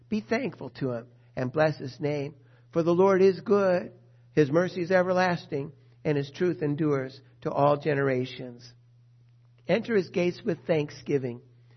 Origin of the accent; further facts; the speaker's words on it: United States; born there; I was born in the United States, and right there, that's a pretty big deal.